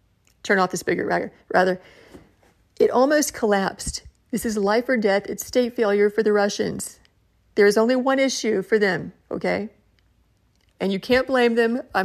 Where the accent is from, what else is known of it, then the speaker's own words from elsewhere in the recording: Dallas, Texas, United States; If you go to the Bush library in my hometown here of Dallas, he has a presidential library